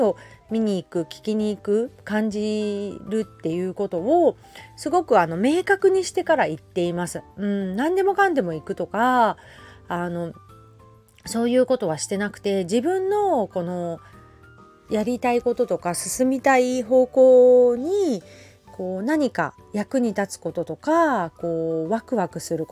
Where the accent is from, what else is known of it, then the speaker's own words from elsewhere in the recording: Hamamatsu, Shizuoka, Japan; born there; now in Kamakura, Japan; 私のそのルーツ浜松で生まれたっていうこと、今鎌倉に住んでこのブランドをやっていくっていうこと